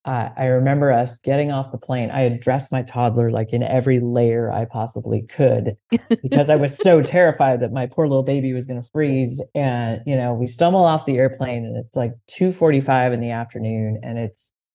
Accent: Pacific Northwest, United States; So I grew up in the Pacific Northwest and never had lived anywhere else.

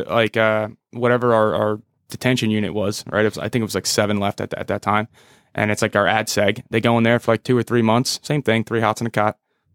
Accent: Manahawkin, New Jersey, United States; It was good. I loved it. I love growing up there, played high school football there. It's a very, very small, quiet town.

